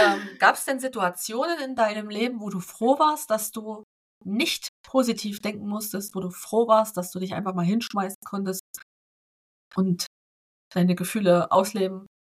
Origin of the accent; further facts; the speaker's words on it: East Germany, Germany; Ich bin Ossi, meine Güte. Also Kölsch ist ganz weit weg von meinem Dialekt.